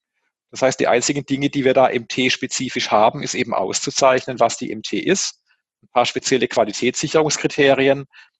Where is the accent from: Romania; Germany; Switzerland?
Germany; Baden-Württemberg; als Badener